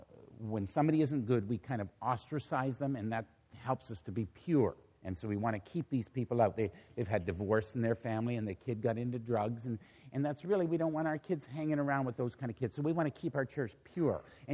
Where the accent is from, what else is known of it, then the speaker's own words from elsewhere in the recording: Toronto, Ontario, Canada; I grew up in Islington Avenue Baptist Church in Toronto.